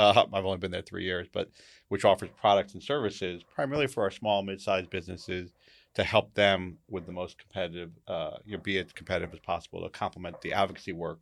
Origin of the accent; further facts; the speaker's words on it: Connecticut, United States; Born and raised in Connecticut, lived here all 52 years of my life.